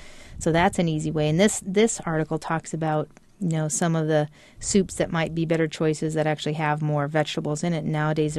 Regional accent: Iowa, United States; I mean, I grew up in Iowa in a small farming community, and I knew some of the farmers I knew were trying to do things without as many chemicals, and some weren't.

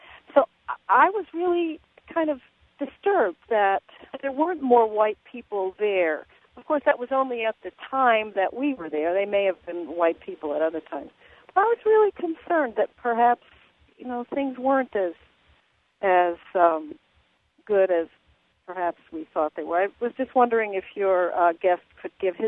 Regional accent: Northern United States, United States; I'm from the North, and I'm white

